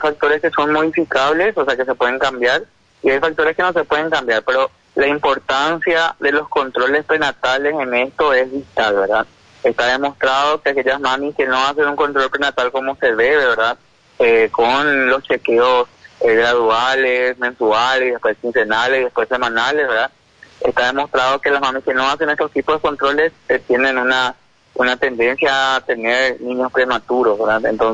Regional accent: Asunción, Paraguay; Yo soy de Asunción, como muchos otros médicos que estamos trabajando en Ayolas

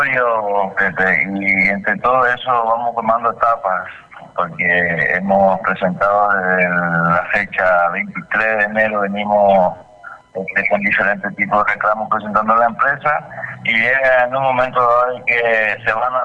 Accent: Paraguay; now in Argentina; nosotros como paraguayos no estamos cobrando

